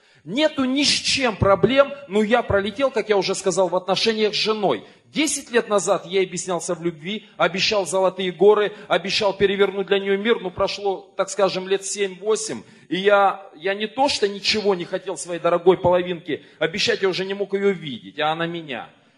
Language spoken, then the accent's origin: Russian; Germany; Я из Германии.